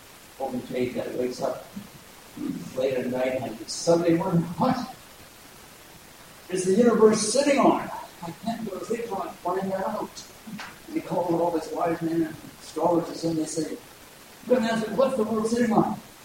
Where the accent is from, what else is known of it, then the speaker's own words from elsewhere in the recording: Canada; I don't have dual citizenship, but I'm Canadian.